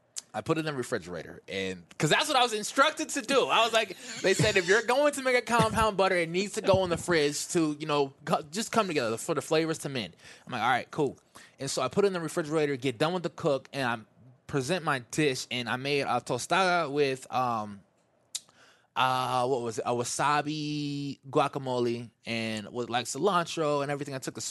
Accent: Midwest, United States; well, I'm from the Midwest.

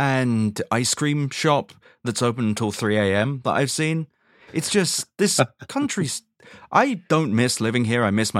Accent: London, United Kingdom; moved away as an adult; also born or lived in Manhattan; Oh, I had to leave England. And I moved to Manhattan, which at 22, as a Londoner, is like living in a movie.

